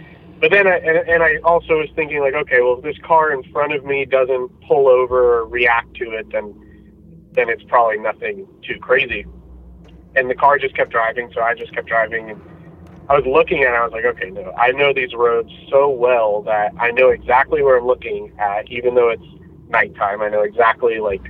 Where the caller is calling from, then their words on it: California, United States; I live in California.